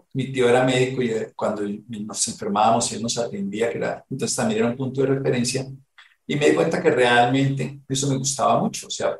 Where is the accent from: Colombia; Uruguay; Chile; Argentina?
Colombia; Armero, Tolima; Yo vivía en Armero, Tolima, y tendría, yo creo que 7 u 8 años